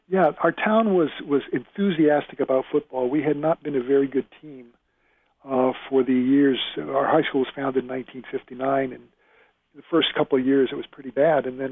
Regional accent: Manville, New Jersey, United States; My hometown was located about 16 miles from Princeton, and Princeton and my hometown were such different worlds. My hometown is Manville, New Jersey, otherwise known as the Asbestos City.

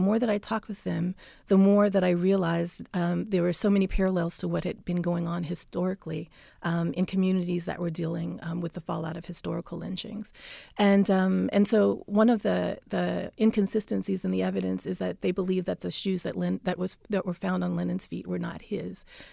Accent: Mississippi, United States; There was the hanging of Otis Byrd in my home state of Mississippi in 2015

